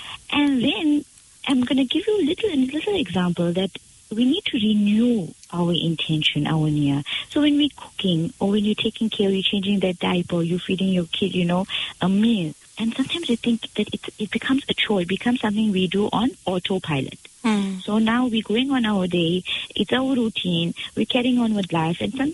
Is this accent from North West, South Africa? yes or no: no; Durban, KwaZulu-Natal, South Africa; for having me all the way from Durban.